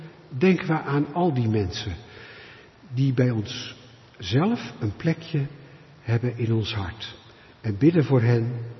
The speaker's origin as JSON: {"language": "Dutch", "country": "Netherlands", "said": "Dat is een bericht dat ons schokt als Nederlanders."}